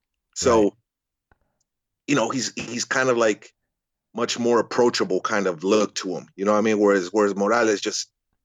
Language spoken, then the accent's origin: English; El Paso, Texas, United States; Us growing up in El Paso and Juarez area